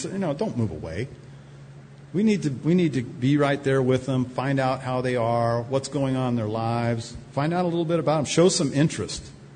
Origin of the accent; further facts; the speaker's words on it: United States; You know, I'm a German-American." And I said, "But I'm not a German-American, I'm just an American."